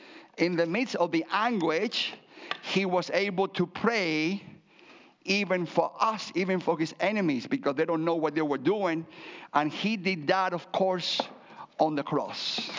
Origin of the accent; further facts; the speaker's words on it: Cuba; English is a second language; also born or lived in Spain; now in United States; And I came from Cuba via Spain, and I accomplished the American dream.